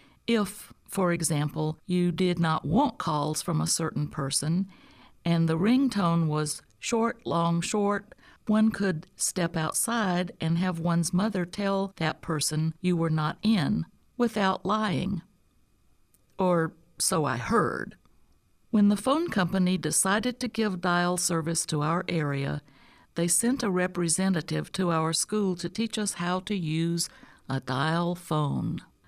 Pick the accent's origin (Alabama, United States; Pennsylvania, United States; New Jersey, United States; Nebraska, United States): Alabama, United States; My hometown had the distinction of being the last area in the state of Alabama to go dial.